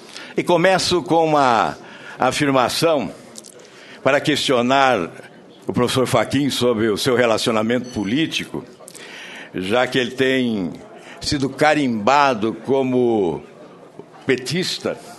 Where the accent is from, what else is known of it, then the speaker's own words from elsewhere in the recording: Paraná, Brazil; Nós que somos do Paraná, temos o dever de conhecer, conhecemos e defendemos.